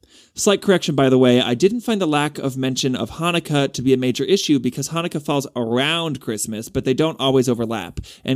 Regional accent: Canada; I'm Canadian, and I went to a Jewish school my whole life

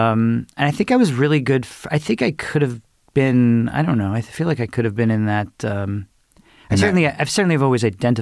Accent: Merrick, New York, United States; I grew up on Long Island. Really? Long Island, kind of Jewish suburbs.

